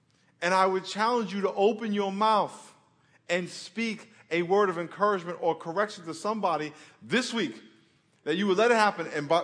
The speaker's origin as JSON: {"language": "English", "region": "New York", "country": "United States", "tie": "born or raised there", "said": "You know, I grew up in New York. We don't have orange trees."}